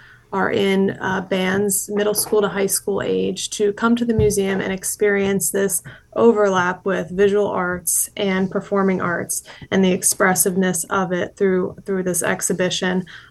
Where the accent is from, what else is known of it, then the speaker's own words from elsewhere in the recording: Dover, Delaware, United States; bring back sort of nostalgic memories for me of growing up in Dover, hearing Del State's marching band playing as you're, you know, driving down 13. I could hear it from my parents' house growing up